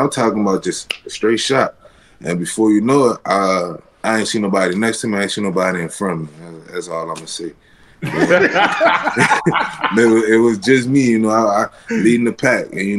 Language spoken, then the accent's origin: English; New Orleans, Louisiana, United States; Man, so I told you I'm from New Orleans.